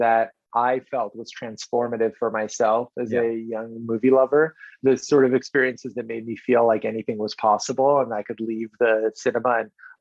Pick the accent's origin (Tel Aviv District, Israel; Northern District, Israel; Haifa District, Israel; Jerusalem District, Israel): Tel Aviv District, Israel; Tel Aviv; now in London, United Kingdom; I was born here in London. I lived here until I was three, and then we moved to Tel Aviv